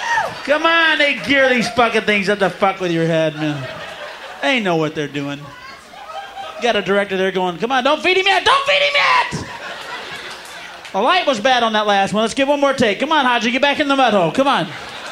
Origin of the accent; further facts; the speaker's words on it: United States; Well, I don't want to seem cruel, you know, but I'm an American, you know?